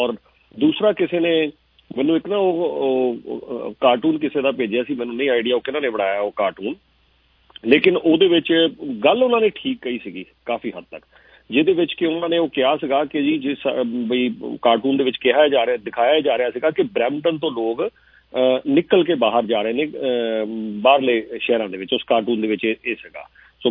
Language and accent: Punjabi; Punjab, India; but ਜਿਹੜੇ ਅਸੀਂ ਲੱਖਾਂ ਕਰੋੜਾਂ ਦੇ ਵਿੱਚ ਅਸੀਂ ਪੰਜਾਬੀ ਹਾਂ